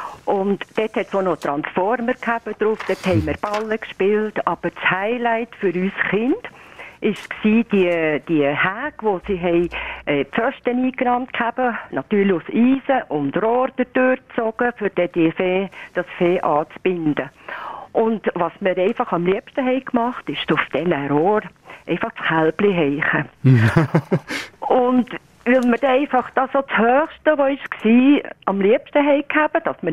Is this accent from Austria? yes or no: no; Brienz, Bern, Switzerland; Ja, also ich bin in Brienz aufgewachsen. Und in den späten 50er Jahren haben wir hinter dem Haus, wo ich gewohnt habe, wo ich bin aufgewachsen